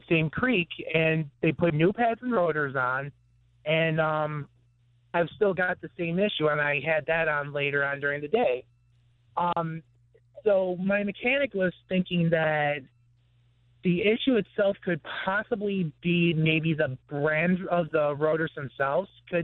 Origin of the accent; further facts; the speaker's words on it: Remsen, New York, United States; And just for clarification, I'm from Remsen, not Rensselaer.